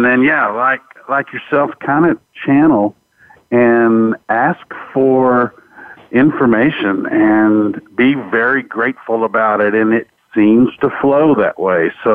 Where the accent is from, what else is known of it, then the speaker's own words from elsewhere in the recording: Fort Worth, Texas, United States; When you're born and raised in Fort Worth, Texas, and you travel around Texas and really appreciate the history of Texas and Texas music, a lot of fusion comes together.